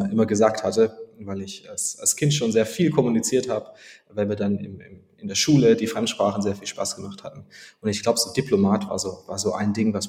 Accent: Baden-Württemberg, Germany; moved away as an adult; now in Hamburg, Germany; ich bin 32 Jahre alt jetzt und komme ursprünglich aus dem Schwäbischen, ein kleines Dorf in der Nähe von Stuttgart. Bin seit 2015 in Hamburg

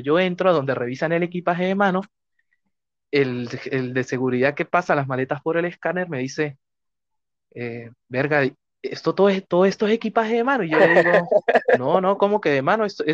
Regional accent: Andes, Venezuela; yo creo que por eso los gochos somos gochos, marico, de verdad. Claro, era la primera vez que yo salía de Venezuela solo

